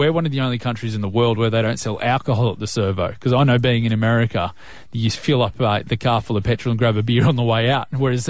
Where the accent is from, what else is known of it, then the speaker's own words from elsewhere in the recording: Australia; Yeah, it's part of being an Aussie.